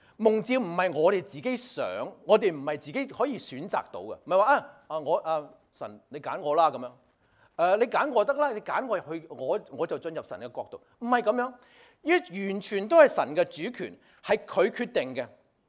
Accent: China; 如果我哋係我哋中國人咧

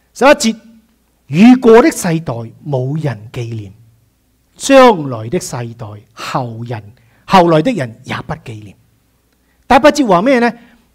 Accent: Malaysia; 我喺馬來西亞長大

